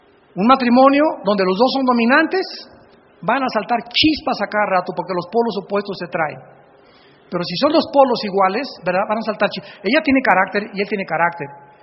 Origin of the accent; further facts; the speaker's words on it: Oaxaca, Mexico; born there; Yo nací en Oaxaca